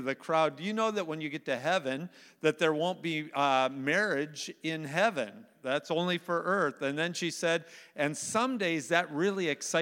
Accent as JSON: {"language": "English", "town": "Manistique", "region": "Michigan", "country": "United States", "said": "I am actually from Manistique, Michigan. That's where I'm from. Thank you. Wow, got a few youpers, eh? And my mom, sister, brother. And I actually got saved in a little Assembly of God church there."}